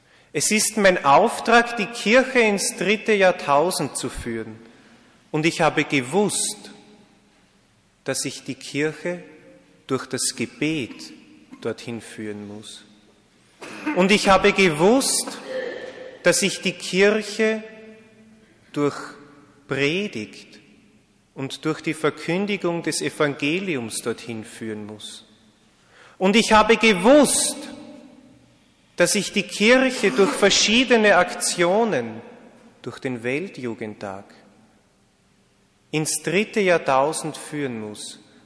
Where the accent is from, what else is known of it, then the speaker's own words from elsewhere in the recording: Austria; accent: Austrian; ich hoffe, dass Sie auch meinen österreichischen Akzent gut verstehen können.